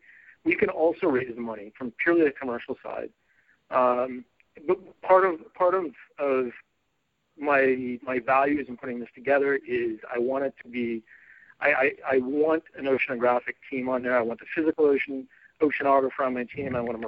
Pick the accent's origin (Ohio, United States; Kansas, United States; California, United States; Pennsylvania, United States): California, United States; San Diego; so did I.